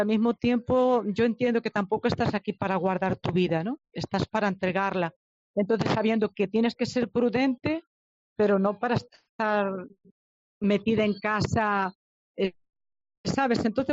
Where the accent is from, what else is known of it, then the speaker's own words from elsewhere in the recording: Vimianzo, Galicia, Spain; Yo soy de Vimianzo, de La Coruña, de un pueblito de Vimianzo, Valiña